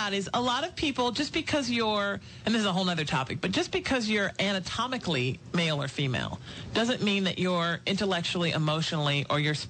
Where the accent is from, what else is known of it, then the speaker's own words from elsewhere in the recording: Northeast, United States; But I'm also from the Northeast and raised by a no-drama Irish woman.